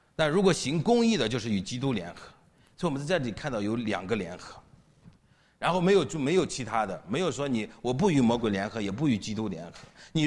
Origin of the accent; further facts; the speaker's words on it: China; 当时我作为中国人，我的传统的思想就是明哲保身嘛